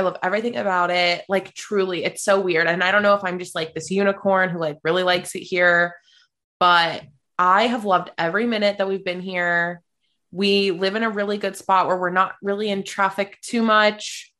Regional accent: West Virginia, United States; I grew up in West Virginia

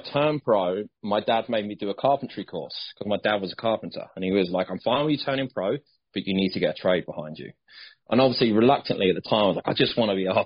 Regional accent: Bracknell, South East England, United Kingdom; moved away as an adult; also born or lived in Nottingham / Sheffield; I'm originally from Bracknell Way, and so is my wife.

